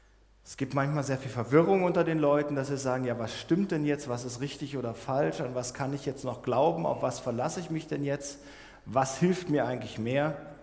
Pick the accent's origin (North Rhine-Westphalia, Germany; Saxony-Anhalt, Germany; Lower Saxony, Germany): Saxony-Anhalt, Germany; Magdeburg; Gerade jetzt war in Magdeburg auch, in quasi meiner Heimatstadt sozusagen, auch Protestaktion